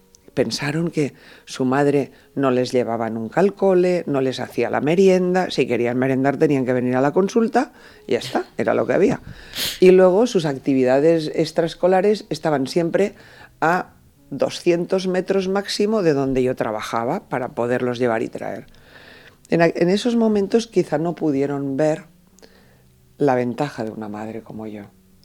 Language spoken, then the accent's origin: Spanish; Peñíscola, Valencian Community, Spain; Vivíamos en un pueblo, yo soy de Peñíscola, mi pueblo era pequeñito